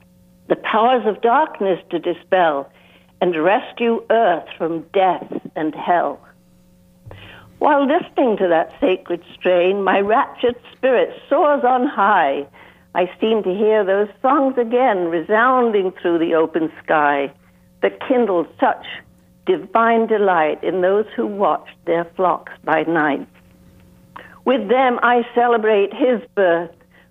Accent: England, United Kingdom; also born or lived in New York; now in Nyack, United States; Well, I originally lived in New York when I came from England

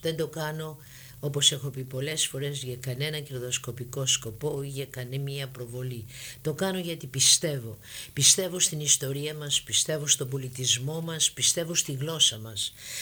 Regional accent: Greece; εμάς τους μεγάλους που μεγαλώσαμε στην Ελλάδα, γαλουγηθήκαμε στην Ελλάδα

